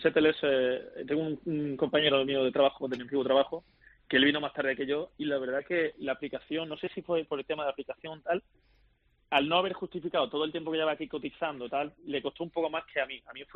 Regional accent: Málaga, Andalusia, Spain; Yo soy de Málaga, del norte del sur de España, perdón

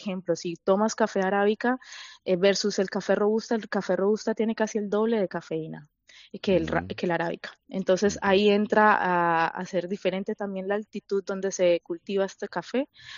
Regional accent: Colombia; soy colombiana.

